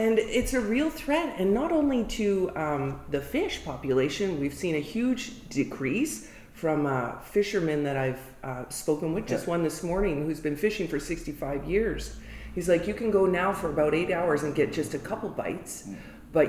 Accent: Quebec, Canada; My parents, I grew up on Brome Lake, full disclosure, so they're residents in Robinson Bay.

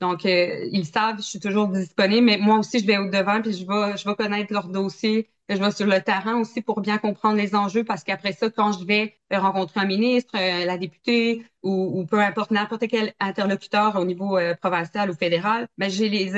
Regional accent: Havre-Saint-Pierre, Quebec, Canada; je suis native d'Or-Saint-Pierre puis j'ai toujours aimé mon coin de pays.

